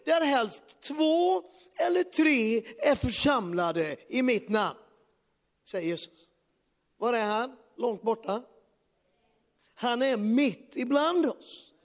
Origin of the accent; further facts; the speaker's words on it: Sweden; moved away; Jag är så glad att jag har fått flytta ut ifrån Sverige för 20 år sedan. Jag är inte svensk längre.